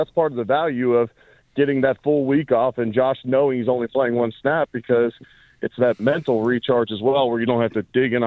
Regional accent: Cincinnati, Ohio, United States; growing up in Cincinnati, we went from Old Riverfront Stadium to Paul Brown with the Bengals

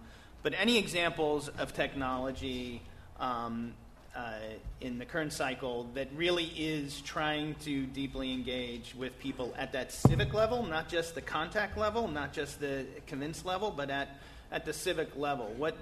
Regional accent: Pittsburgh, Pennsylvania, United States; I'm from Pittsburgh.

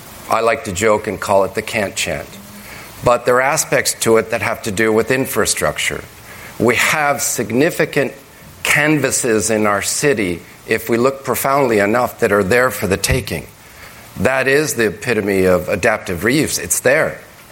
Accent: Medellin, Antioquia, Colombia; You know, I come from Colombia, a city, Medellin, that has an incredible asset, a river that runs through it.

